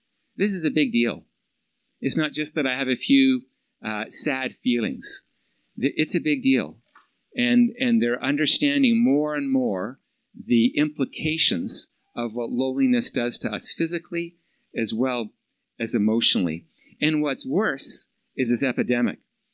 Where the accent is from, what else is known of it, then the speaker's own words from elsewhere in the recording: Vancouver, British Columbia, Canada; I'm from Vancouver.